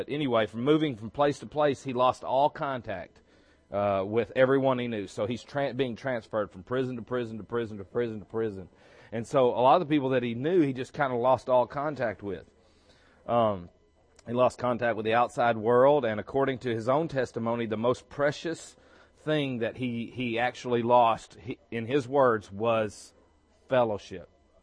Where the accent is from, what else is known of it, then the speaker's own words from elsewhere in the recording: Alabama, United States; now in Texas, United States; I came from Alabama to Texas, and we brought a group from Alabama here